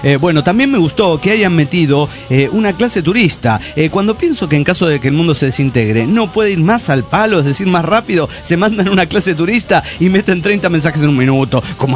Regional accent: Tuxtla Gutiérrez, Chiapas, Mexico; de Tuxtla Gutiérrez, Chiapas, México.

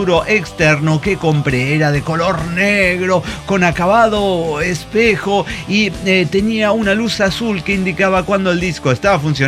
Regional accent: Chetumal, Quintana Roo, Mexico; de Chetumal, Quintana Roo.

